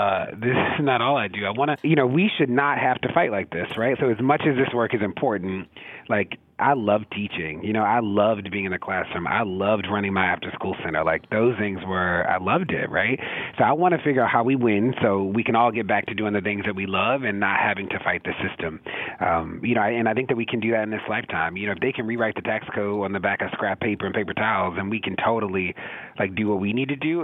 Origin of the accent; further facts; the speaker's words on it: Baltimore, Maryland, United States; also born or lived in St. Louis, United States; I'm from Baltimore. I did move to St. Louis, and I moved home to Baltimore when Freddie Gray got killed and realized that I needed to do work back home where I was from.